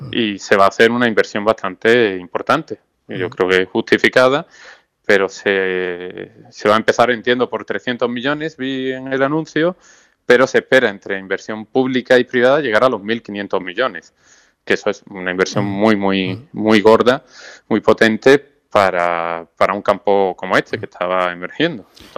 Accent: Andalusia, Spain; como andaluz también me gustaría ver que parte viene también

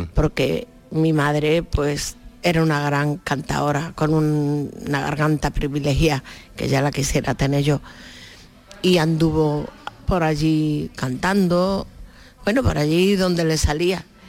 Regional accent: Mexico; accent: Mexican; now in Switzerland; Dices que tengo un deje mexicano, pero si vieras lo que hago con el diccionario, sí, sí. No hablo inglés ni el castellano perfecto, pero me defiendo. Pero lo más gracioso es que cuando yo llegué a Suiza, porque en México...

